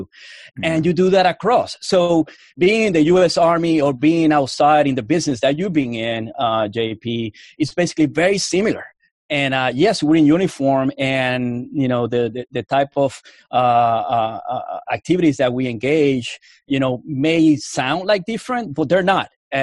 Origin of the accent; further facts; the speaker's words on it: Puerto Rico; I'm from Puerto Rico. I was born and raised there. My family are Cuban exiles. I'm first generation Cuban American.